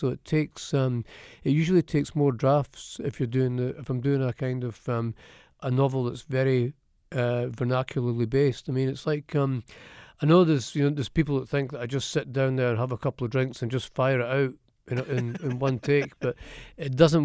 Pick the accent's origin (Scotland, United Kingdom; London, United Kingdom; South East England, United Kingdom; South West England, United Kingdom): Scotland, United Kingdom; Edinburgh; And I notice that when I go home, as soon as I get into the taxi, my accent changes completely and it becomes a lot thicker. Yeah, I mean, I think I'm lucky that I've got a place. I've still got a house in Edinburgh